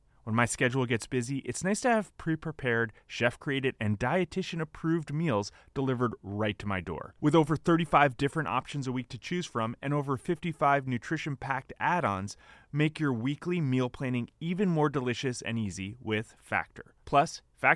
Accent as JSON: {"language": "English", "region": "New Jersey", "country": "United States", "accent": "New Jersey", "said": "But I just want to say I'm from New Jersey. I say things incorrectly."}